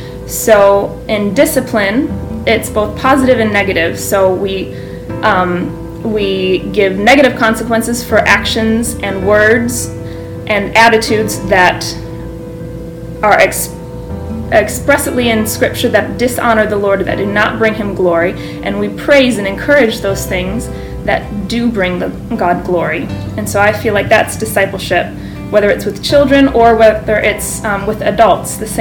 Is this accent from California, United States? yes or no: no; Battle Creek, Michigan, United States; moved away as an adult; now in Bahrain; I grew up in Battle Creek, Michigan, and I currently live in the country of Bahrain with my husband Josh and our three children.